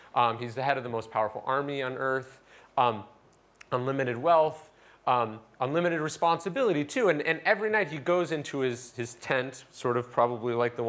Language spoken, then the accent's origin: English; United States; I'll apologize in advance for the Americanness of my examples. I'm very American